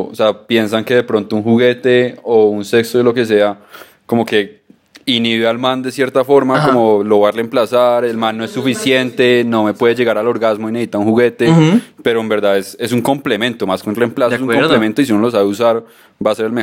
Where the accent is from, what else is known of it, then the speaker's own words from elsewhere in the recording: Bogotá, Colombia; Yo estaba en Medellín, yo soy de Bogotá.